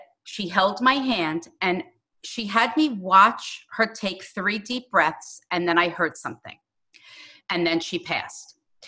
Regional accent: Hicksville, New York, United States; I'm from Hicksville, New York, and I talk to dead people.

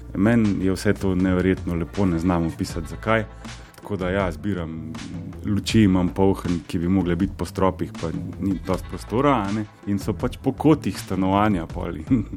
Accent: Žiri, Upper Carniola, Slovenia; prihajam iz Žirov

